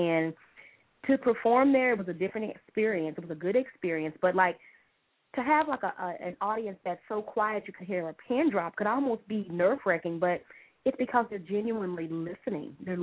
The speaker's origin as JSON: {"language": "English", "town": "Little Rock", "region": "Arkansas", "country": "United States", "tie": "born or raised there", "lives_now": "Atlanta, United States", "said": "I live in Atlanta, but I'm from Little Rock, Arkansas."}